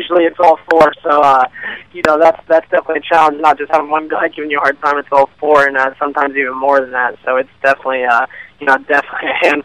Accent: New York, United States; I grew up here in New York, so I love coming up here racing, see some family and friends

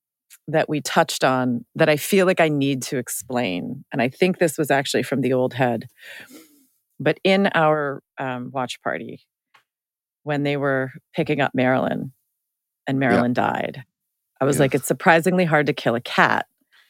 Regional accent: Chicago, Illinois, United States; born there; so I was born in Chicago. My parents are both born in Chicago.

